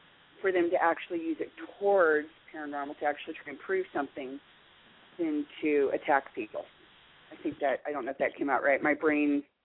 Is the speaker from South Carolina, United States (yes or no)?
no; Alaska, United States; because I was from Alaska and people needed people from Alaska, I got treated very well.